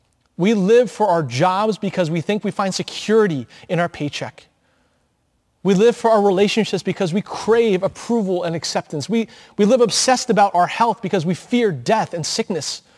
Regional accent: San Francisco, California, United States; I am from San Francisco, so therefore I am a San Francisco Giants fan.

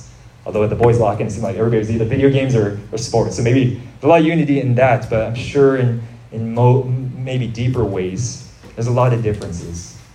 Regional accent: Stockton, California, United States; Growing up in Stockton, there's a large Filipino population in the area I'm from.

